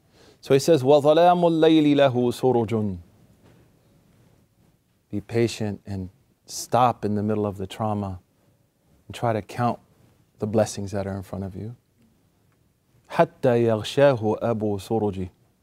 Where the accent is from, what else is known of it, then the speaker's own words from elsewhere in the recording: Oklahoma, United States; I'm from Oklahoma, so Oklahoma people, we scary.